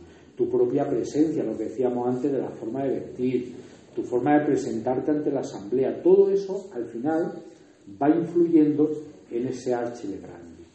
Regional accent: Region of Murcia, Spain; accent: Murcian; en mi tierra tendemos a comernos sílabas. Y yo he visto a paisanos míos leyendo la lectura en murciano.

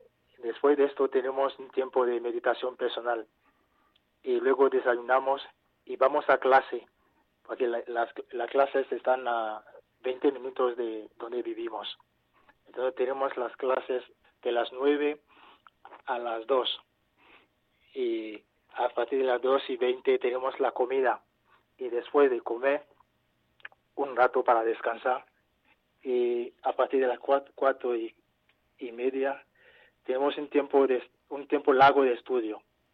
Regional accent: Côte d’Ivoire; now in Spain; vengo de Costa de Marfil y llevo ya casi 5 años aquí estudiando. Y el primer año estudié el idioma en León

